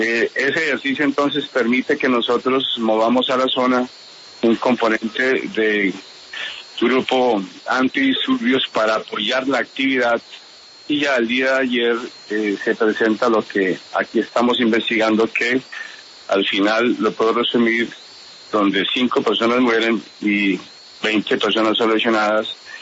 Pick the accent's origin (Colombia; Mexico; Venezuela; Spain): Colombia; lamentable lo que ocurrió el día de ayer, como colombianos, como generales, como policías, como soldados